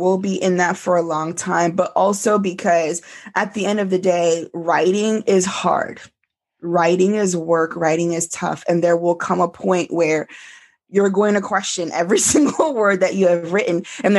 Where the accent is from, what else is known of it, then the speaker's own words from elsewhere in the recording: Florida, United States; Like I was raised in South Florida.